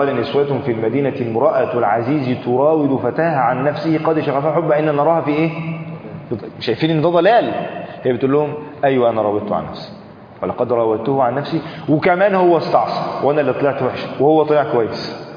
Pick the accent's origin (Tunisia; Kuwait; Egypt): Egypt; عندنا في مصر